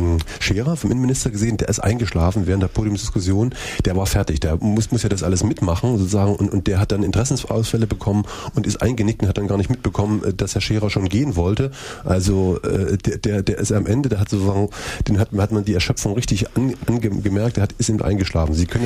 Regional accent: Gera, Thuringia, Germany; Also ich komme aus Gera, da wird gerostet

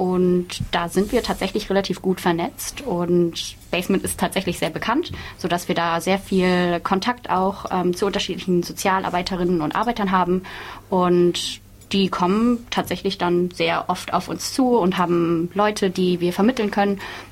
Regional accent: Hamburg area, Germany; Ich komme aus der Nähe von Hamburg

